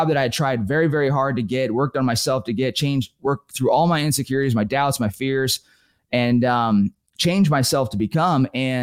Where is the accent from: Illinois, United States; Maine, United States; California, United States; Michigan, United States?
California, United States; So I grew up in Northern California hunting bear with my dad.